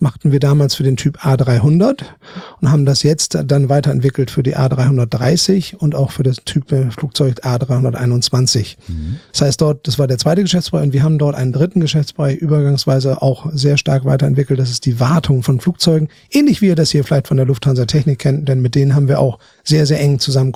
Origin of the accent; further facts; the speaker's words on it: Bremen, Germany; also born or lived in Münster; now in Hamburg, Germany; Ich bin heute etwas über 50 Jahre alt. Mhm. Komm aus Bremen. Hab in Münster studiert